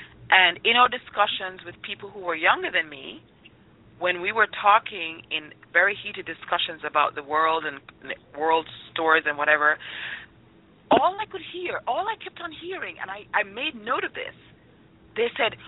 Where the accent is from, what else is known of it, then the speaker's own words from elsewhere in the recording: Jamaica; now in United States; So I was a Jamaican before I even got to America. And as a Jamaican, I grew up around people who, for the most part, 90% looked like me. So I knew that I was a Jamaican first and foremost.